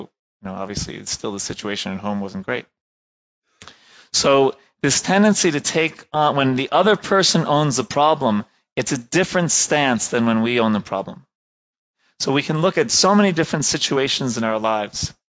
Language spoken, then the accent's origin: English; New York, United States; One is that, you know, I'm from New York, right?